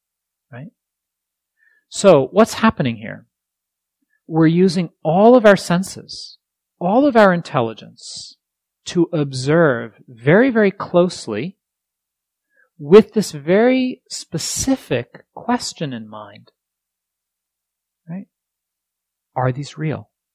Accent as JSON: {"language": "English", "region": "East Coast", "country": "United States", "tie": "born or raised there", "said": "I grew up on the East Coast, and there the forests are many deciduous forests."}